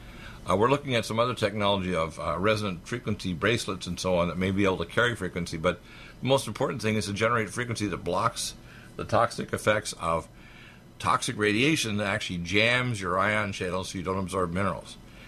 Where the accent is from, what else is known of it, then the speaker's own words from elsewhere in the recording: Sicily, Italy; accent: Sicilian; This leaves my little Sicilian accent here, NutraMedical family.